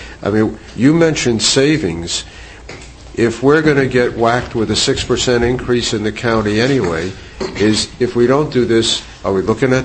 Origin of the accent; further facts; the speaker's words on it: Missouri, United States; you know, I'm from Missouri, I got to be shown.